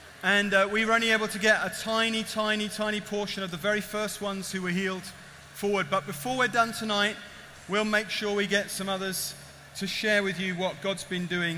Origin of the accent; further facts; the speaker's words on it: Wimbledon, London, United Kingdom; I don't know how to hang tough. I'm from Wimbledon.